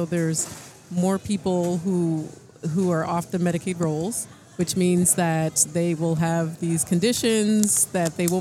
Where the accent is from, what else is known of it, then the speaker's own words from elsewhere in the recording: Canada; I'm Canadian. I come from somewhere where we.